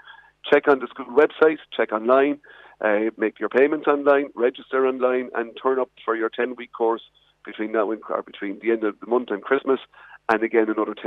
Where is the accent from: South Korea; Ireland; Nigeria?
Ireland; Munster; I came up from West Cork for a year back in early 1990, and I'm still here.